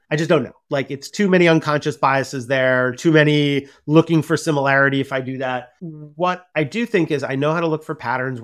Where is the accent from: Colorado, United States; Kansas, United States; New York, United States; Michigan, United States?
New York, United States; I'm a New Yorker, you know what it's like.